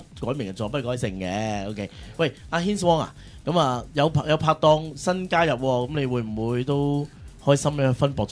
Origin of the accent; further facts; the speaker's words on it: Hong Kong; 佢講啲説話同我哋香港人有啲唔同嘅